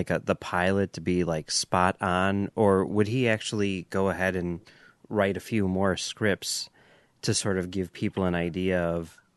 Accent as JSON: {"language": "English", "town": "Chicago", "region": "Illinois", "country": "United States", "said": "I'm from Chicago, you know."}